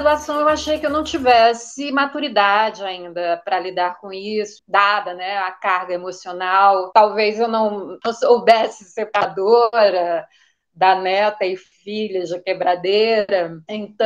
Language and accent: Portuguese; Maranhão, Brazil; moved away as an adult; Eu sou maranhense do interior do Maranhão. E me mudei muito jovem para Brasília, fiz a graduação na Universidade de Brasília.